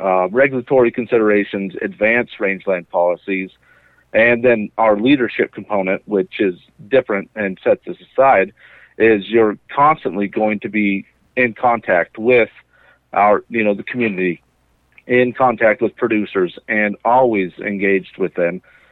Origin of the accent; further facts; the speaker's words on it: Smoot, Wyoming, United States; So, yeah, I was born and raised in Smoot, Wyoming. I was a graduate of Star Valley back in 2006.